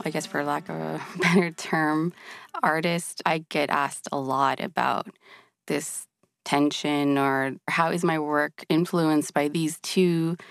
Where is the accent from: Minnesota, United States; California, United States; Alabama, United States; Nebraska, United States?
California, United States; San Francisco; now in Los Angeles, United States; Born and raised, I was born in San Francisco General, and I lived there until I was 18 when I got into UCLA and moved down to LA.